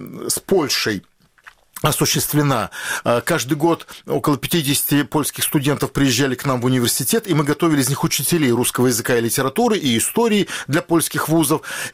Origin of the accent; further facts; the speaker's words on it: Crimea, Ukraine; я как крымчанин